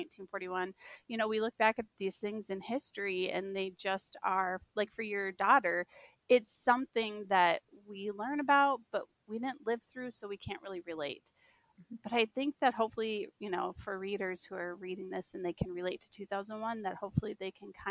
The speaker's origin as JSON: {"language": "English", "region": "Minnesota", "country": "United States", "tie": "born or raised there", "said": "there's only 4 natural waterfalls on the entire length of the Mississippi, and one of them is in my hometown. And so very early in Minnesota history, at about the same time that Minneapolis and Stillwater were developing, my town started."}